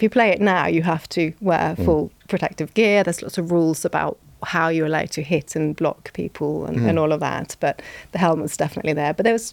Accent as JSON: {"language": "English", "country": "Norway", "tie": "born or raised there", "said": "I used to love ice skating growing up in Norway."}